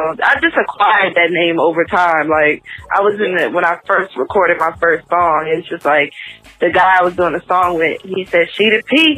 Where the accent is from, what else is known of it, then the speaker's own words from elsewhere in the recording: New York, United States; now in Virginia, United States; I'm originally from New York, but I do reside in Virginia.